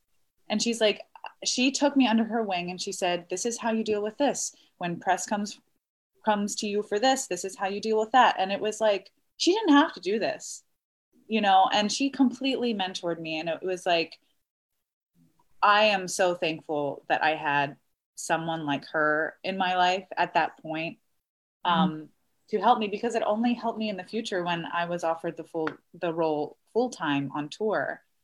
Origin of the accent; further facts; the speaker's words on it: Baltimore, Maryland, United States; And so I'm from Baltimore, Maryland, and we opened the tour at the Kennedy Center in DC.